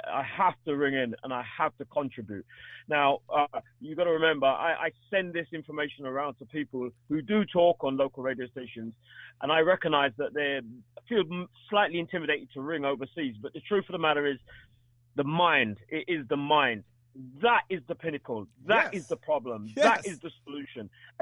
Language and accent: English; England, United Kingdom; born there; I live in England. I was born in England, UK.